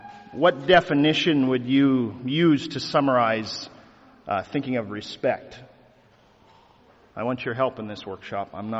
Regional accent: Salmon Arm, British Columbia, Canada; I'm from Salmon Arm, British Columbia, not too far north of here.

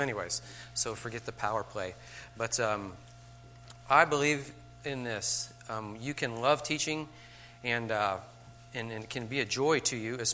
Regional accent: the South, United States; Y'all, and yes, I'm from the South, so I'm just going to say it, accept it.

